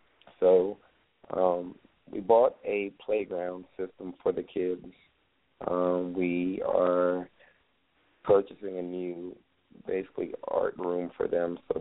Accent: Jamaica; like, I'm Jamaican, so I understand the impact, like, some of the things that we're doing will have on the kids' lives.

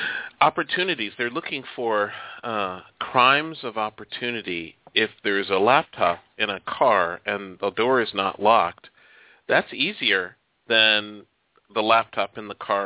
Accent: Chicago, Illinois, United States; moved away; I've lived out here on the West Coast since 85, so I've committed to the West Coast, but I'm from Chicago.

